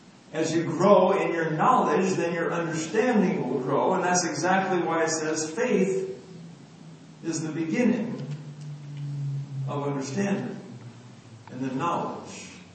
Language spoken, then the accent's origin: English; California, United States; moved away; also born or lived in Saskatchewan, Canada; she grew up in Saskatchewan, I grew up in California, and I stayed in Saskatchewan